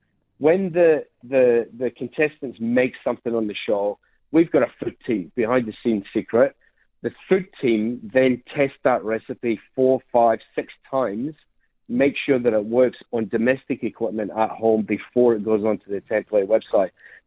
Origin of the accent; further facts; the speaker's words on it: Glasgow, Scotland, United Kingdom; I'm from Glasgow.